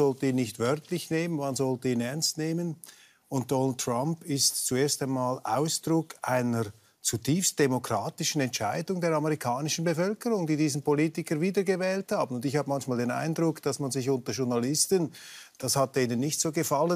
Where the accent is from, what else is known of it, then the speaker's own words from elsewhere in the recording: Switzerland; Also ich würde mich als Schweizer, bin ich dem Fanclub der Schweiz zugehörig.